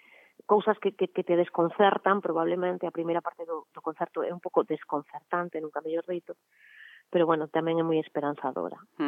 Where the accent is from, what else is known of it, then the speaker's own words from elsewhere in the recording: Galicia, Spain; así como boa galega, relativizo todo